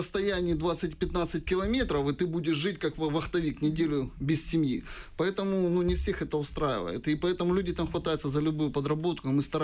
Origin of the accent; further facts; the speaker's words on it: Donetsk, Donetsk Oblast, Ukraine; Я дончанин